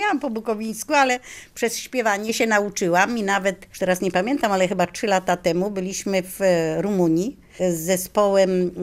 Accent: Lublin, Lublin Voivodeship, Poland; Z Lublina.

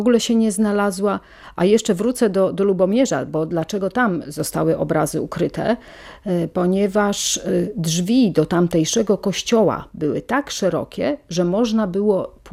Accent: western Poland, Poland; ja się urodziłam tu na ziemiach zachodnich, ja się tutaj wychowałam

